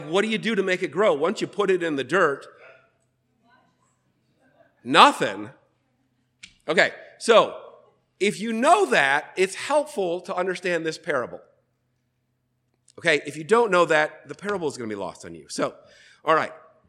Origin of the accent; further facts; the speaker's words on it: Detroit, Michigan, United States; I grew up around Detroit, and so I don't take it for granted that everyone has planted in dirt.